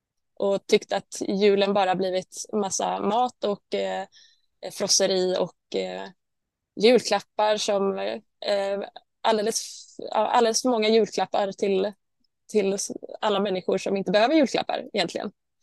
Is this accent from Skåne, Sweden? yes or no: no; Gothenburg, Västra Götaland County, Sweden; Och sen när jag flyttade från Göteborg för att läsa på Musikhögskolan